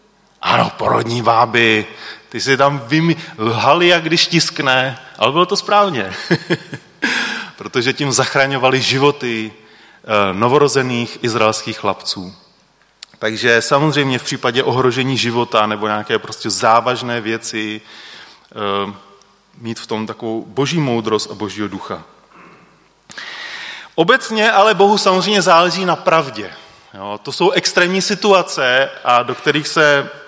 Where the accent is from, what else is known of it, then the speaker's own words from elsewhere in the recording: Liberec, Liberec Region, Czechia; Jste na Moravě, že jo? Tady se říká lež jak Praha. U nás v Liberci, já nevím proč, ale tam se říkalo, to je lež jak Brno.